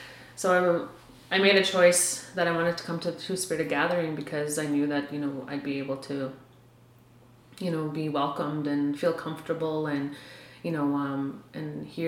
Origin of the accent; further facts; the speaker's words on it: South Indian Lake, Manitoba, Canada; now in Winnipeg, Canada; I am originally from Opipanipuyan Cree Nation, also known as South Indian Lake Manitoba, and that's in northern Manitoba. I've lived in Winnipeg, I guess, about, I'd say 11 to 12 years.